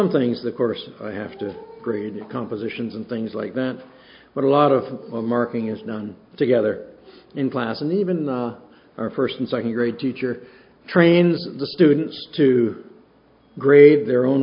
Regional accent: Ontario, Canada; Now, I'm a Canadian. I've been indoctrinated in Canadian ways of grading, and we in Canada, at least in Ontario

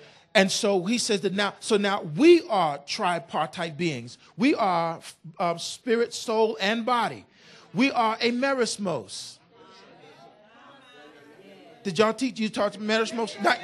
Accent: New York City, New York, United States; I'm from New York City. And so where I'm from, praise God, you get on a number 2 train

